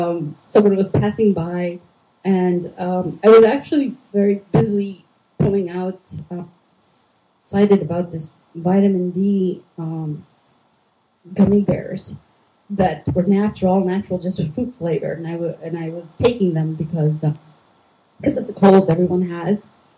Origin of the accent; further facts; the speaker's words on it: Westchester, New York, United States; And then he said, "Where are you from?" And I said, "Westchester." Now, if you know anything about New York, that's just going to get you an insipid response, because it's nothing exciting to be from the suburbs in N